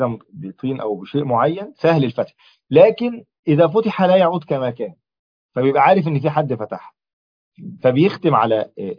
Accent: Egypt; عندنا في مصر

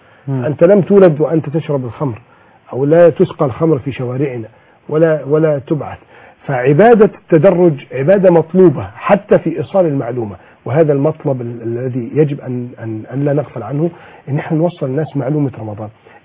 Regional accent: Egypt

